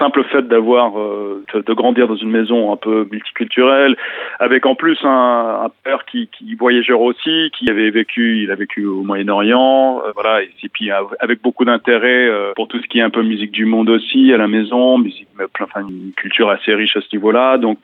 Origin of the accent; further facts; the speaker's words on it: Connecticut, United States; also born or lived in Maryland; Je suis à moitié breton, à moitié américain. J'ai grandi aux États-Unis, dans le Connecticut, et puis ensuite dans le Maryland. Et mon père est finistérien.